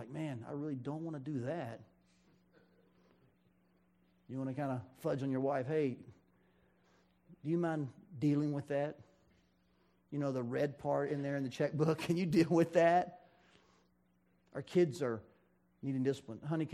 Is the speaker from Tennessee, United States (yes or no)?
yes; Chattanooga, Tennessee, United States; And I grew up in Chattanooga, and I went to school at Tennessee Temple.